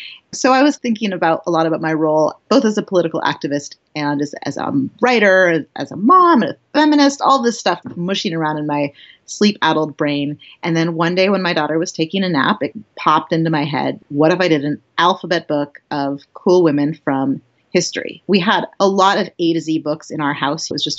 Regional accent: San Jose, California, United States; I'll say I grew up in the Bay Area.

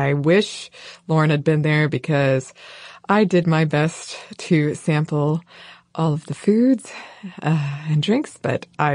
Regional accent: Georgia, United States; I am from North Georgia mostly.

